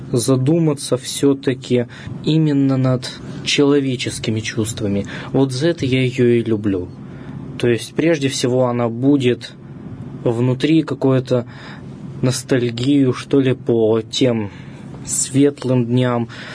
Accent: Mordovia, Russia; мордовская – это, так скажем, мое национальное самоопределение. Я мордвин. Я вообще стараюсь учить свой коренной язык мордовский.

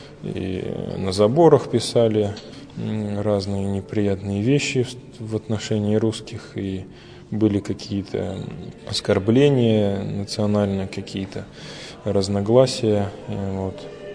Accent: Bishkek, Kyrgyzstan; Я родился в Киргизии, в городе Бишкек, вырос там же, окончил школу, закончил профлицей, столяр-краснодеревщик, работал в столярной мастерской

